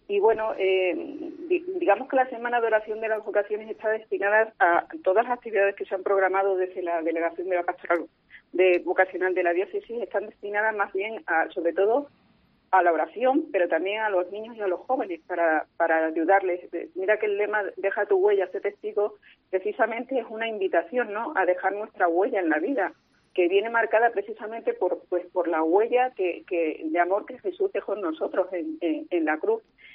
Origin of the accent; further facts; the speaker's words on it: Montánchez, Extremadura, Spain; La vocación me vino como catequista, es decir, en la parroquia de Montánchez, en mi pueblo